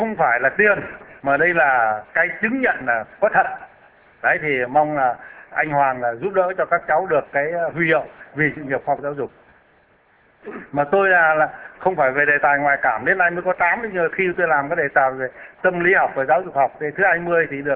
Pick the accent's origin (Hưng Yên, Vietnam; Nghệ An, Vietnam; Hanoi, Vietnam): Hưng Yên, Vietnam; Châu Giang; Thí dụ như quê tôi chẳng, cái xã tôi ngay chỗ tôi ở thì hai xã là một, về tách ra làm hai, Châu Giang về tách ra là Phái Châu Văn Giang riêng, Hải Hưng thì về tách ra là Hải Dương riêng